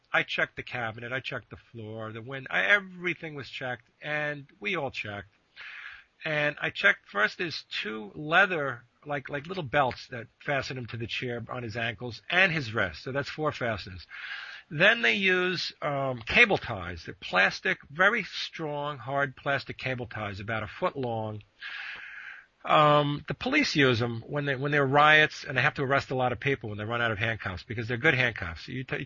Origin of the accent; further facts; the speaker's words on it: New York, United States; Yeah, I grew up in New York. I'm in my mid-50s.